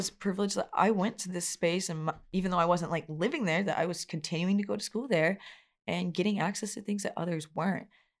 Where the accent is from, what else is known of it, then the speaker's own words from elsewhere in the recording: Des Moines, Iowa, United States; growing up in Des Moines, you know, I lived more so closer to downtown Des Moines, but went to school out in Waukee